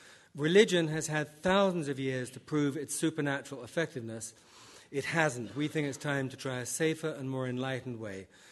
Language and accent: English; United States; This raises a disadvantage to be English, and I'm not, I'm American. Forgive me for using America by way of comparison. I am American, I love America.